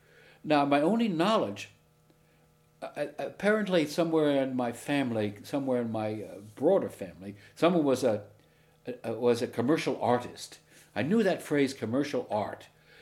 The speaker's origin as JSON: {"language": "English", "town": "Paterson", "region": "New Jersey", "country": "United States", "tie": "born or raised there", "said": "I was born in January 29th, 1934, in Paterson, New Jersey."}